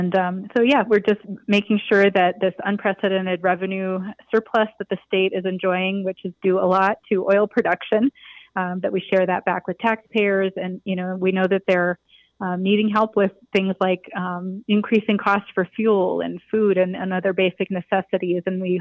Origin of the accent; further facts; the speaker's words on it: North Dakota, United States; moved away as an adult; now in Santa Fe, United States; I'm not a native New Mexican, but New Mexico has been my home since 2003. I came here after college. I grew up in North Dakota, actually, and went to college and then moved right to New Mexico.